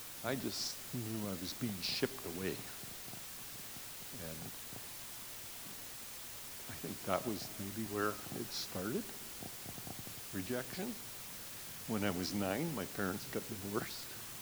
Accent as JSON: {"language": "English", "region": "Nova Scotia", "country": "Canada", "tie": "born or raised there", "lives_now": "Maple Creek, Canada", "said": "I say, no, I live here, but I was born and raised in Nova Scotia. I'm Nova Scotian."}